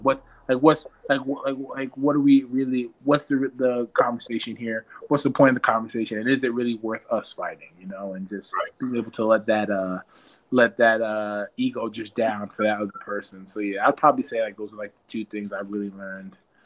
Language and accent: English; Pennsylvania, United States; also born or lived in New Jersey; I was born in Jersey. I was born in New Jersey, raised in Pennsylvania, and then I went back to school at Rutgers.